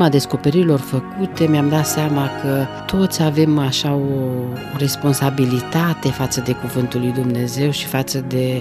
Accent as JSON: {"language": "Romanian", "town": "Craiova", "region": "Dolj", "country": "Romania", "said": "și sunt din Craiova."}